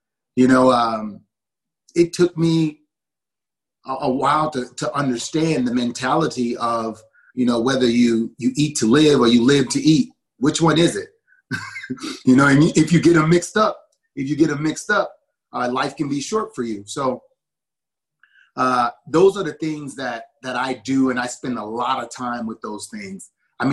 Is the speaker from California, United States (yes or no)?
no; New Orleans, Louisiana, United States; So I'm from New Orleans, and the food is rich down there, and we love our food